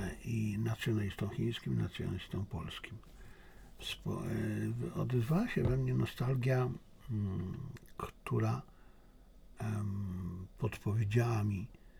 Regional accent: China; jestem Chińczykiem, czuję się Chińczykiem i czuję się Polakiem

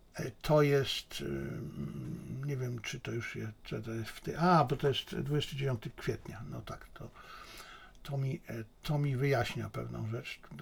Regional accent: Bielcza, Lesser Poland, Poland; cenię sobie wspomnienia z tej mojej wioski, z tej mojej Bielczy Tarnowskiej, pod Tarnowskiej

